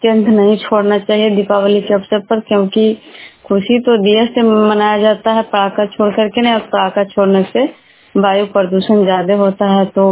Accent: Bihar, India; मैं बिष्णुपुर ग्राम खुजरा पंचायत नालंदा जिला नरनौसा प्रखंड के निवासी हूँ।

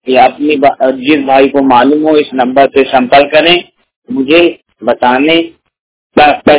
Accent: Uttar Pradesh, India; मैं फतेहपुर जिला का रहने वाला हूँ

